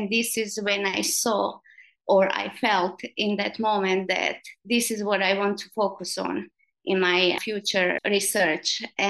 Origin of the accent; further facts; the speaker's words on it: Croatia; English is a second language; Yeah, originally I'm from Croatia.